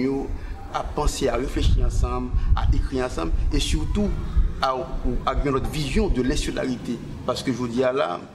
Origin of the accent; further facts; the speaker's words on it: Haiti; moi, en tant qu'Haïtien